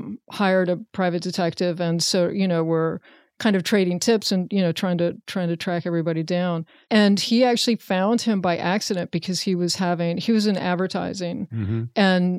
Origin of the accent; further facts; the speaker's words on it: Richmond, Virginia, United States; Richmond.